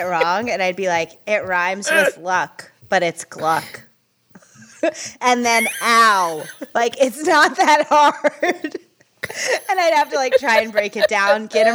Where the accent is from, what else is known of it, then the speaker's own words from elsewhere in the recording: New York, United States; Well, I'm ballsy. I'm from New York. I say it like it is.